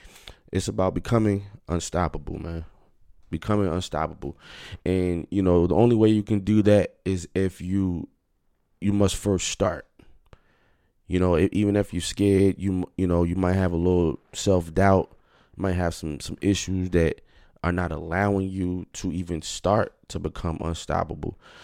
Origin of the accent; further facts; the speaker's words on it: New Jersey, United States; I'm from Jersey, so it could be Jersey